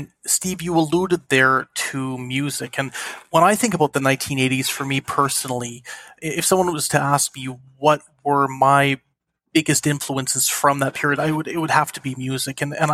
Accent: Canada; whether it was in the States or in Canada where I grew up or in Western Europe.

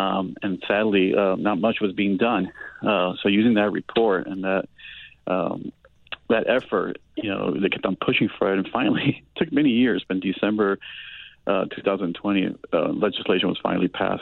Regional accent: Miami, Florida, United States; also born or lived in New York; I'm from Miami. I grew up in Miami. I was born in New York.

